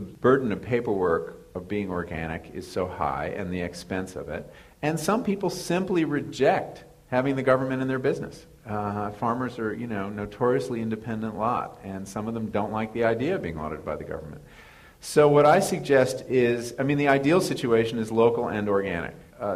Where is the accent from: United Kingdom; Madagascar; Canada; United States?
United States; New England